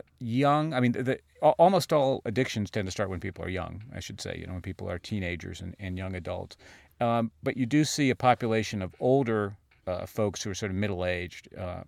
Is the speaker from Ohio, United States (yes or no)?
no; New York, United States; You know, I'm from New York. We don't use meth.